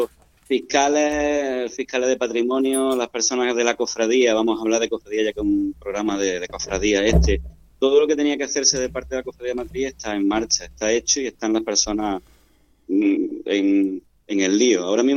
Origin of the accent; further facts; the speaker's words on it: Andújar, Andalusia, Spain; los que somos de Andújar y quienes han venido de fuera